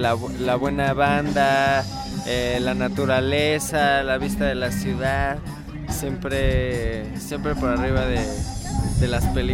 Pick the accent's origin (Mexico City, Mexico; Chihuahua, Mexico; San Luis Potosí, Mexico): Mexico City, Mexico; vengo del Distrito Federal